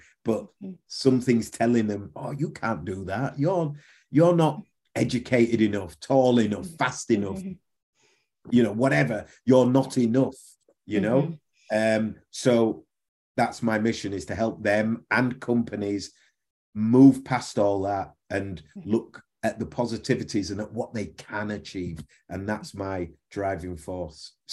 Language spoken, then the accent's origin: English; Leeds, Yorkshire and the Humber, United Kingdom; from Bramley and Leeds. That was the area I lived in.